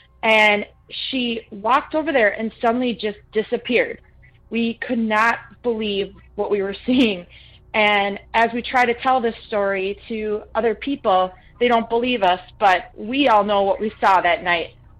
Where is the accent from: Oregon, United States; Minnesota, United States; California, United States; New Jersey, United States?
Minnesota, United States; I am from Minnesota